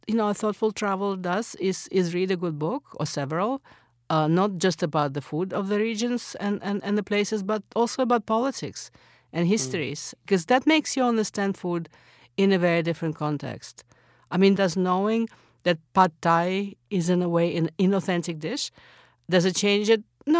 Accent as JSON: {"language": "English", "region": "Moscow", "country": "Russia", "tie": "born or raised there", "said": "And I grew up eating it in Moscow. My mom made it."}